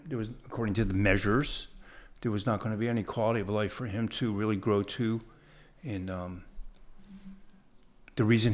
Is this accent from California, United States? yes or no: no; Philadelphia, Pennsylvania, United States; So this gave me that great in. I'm like, oh, I'm from Philadelphia. And you start the Jewish geography.